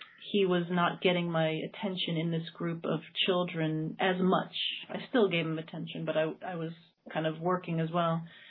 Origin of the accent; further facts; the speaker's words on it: United States; now in Wales, United Kingdom; I'm actually from America, but I live in Wales.